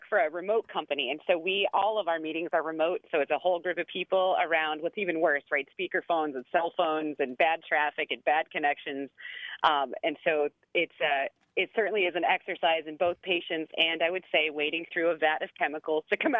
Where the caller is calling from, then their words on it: Cambridge, Wisconsin, United States; I am calling from Cambridge, Wisconsin.